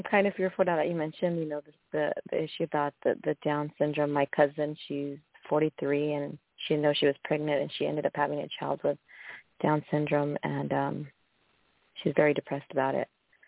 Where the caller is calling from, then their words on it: Visalia, California, United States; From California. And like the other call, Visalia.